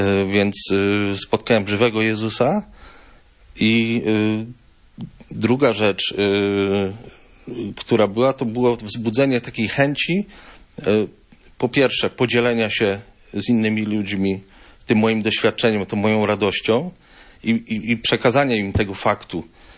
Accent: Gdynia, Pomeranian Voivodeship, Poland; now in Koblanka, Poland; ja nie pochodzę z tych stron, przyjechałem tu z nadmorza, z Gdyni. 23 lata mieszkałem na dużym osiedlu w Gdyni. Tutaj sprowadziłem się, mieszkam już 26 lat.

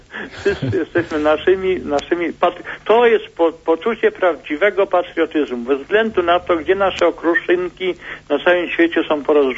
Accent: Pomeranian Voivodeship, Poland; now in Germany; ja jestem Kaszubą, który mieszka w Niemczech i tutaj mam rodzeństwo.

